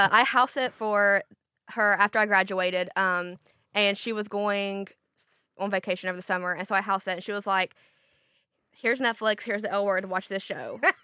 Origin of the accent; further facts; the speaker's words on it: Ashland, United States; growing up in Ashland and, like, living there, you're just, like, silenced all the time